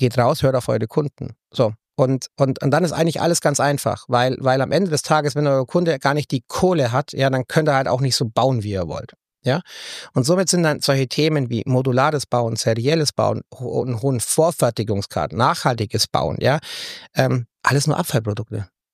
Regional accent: Aachen, North Rhine-Westphalia, Germany; wir sind vielleicht als Aachener noch gar nicht so weit

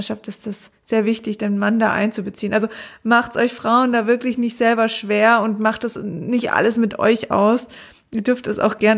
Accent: Konstanz, Baden-Württemberg, Germany

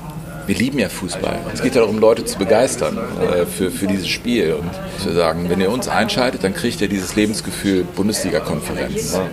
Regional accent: Cologne, North Rhine-Westphalia, Germany; ich bin in Köln groß geworden

